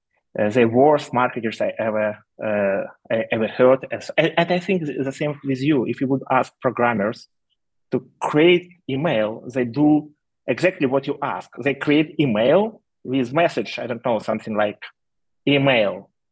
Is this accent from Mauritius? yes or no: no; Ukraine; I'm from Ukraine initially